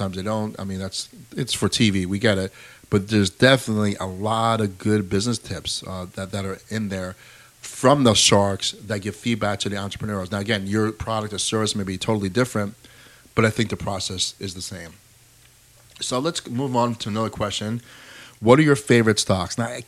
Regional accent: New York, United States; born there; I'm right here in the Hudson Valley. I was born in Hudson Valley, live in Hudson Valley.

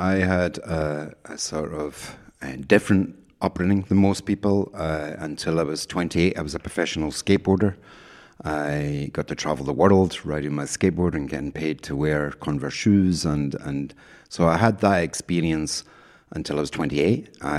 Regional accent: Scotland, United Kingdom; moved away as an adult; now in Ireland; I'm Scottish. I've lived in Ireland for 28 years. I came here to study in 96.

